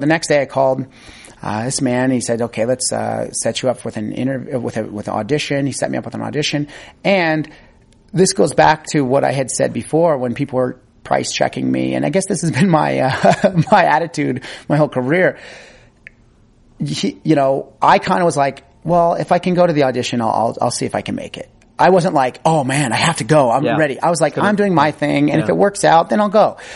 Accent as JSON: {"language": "English", "town": "San Francisco", "region": "California", "country": "United States", "said": "Where are you from? I said, oh, I'm from San Francisco."}